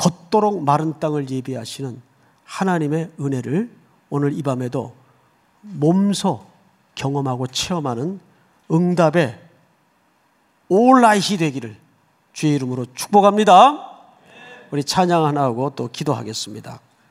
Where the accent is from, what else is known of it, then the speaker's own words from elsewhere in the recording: South Korea; 항상 우리는 부르짖는 기도는 한국 사람들 참 잘하는데